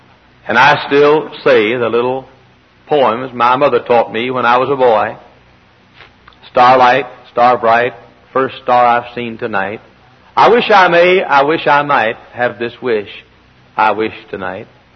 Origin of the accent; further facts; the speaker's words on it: Texas, United States; now in Indiana, United States; I grew up in Texas where the stars at night are big and bright.